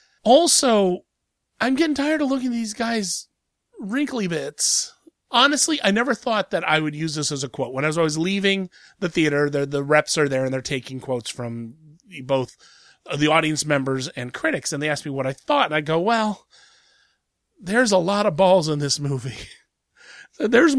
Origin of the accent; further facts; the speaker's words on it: Columbus, Ohio, United States; It's finally hitting my hometown of Columbus, Ohio